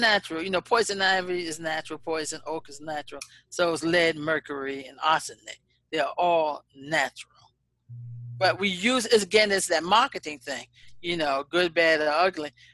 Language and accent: English; Savannah, Georgia, United States; because that's the way I grew up in Savannah.